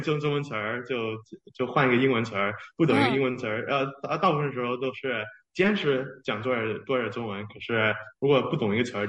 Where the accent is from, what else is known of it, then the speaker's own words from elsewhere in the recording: Australia; also born or lived in Beijing, China; 是北京出生的，我3岁玩到澳大利亚。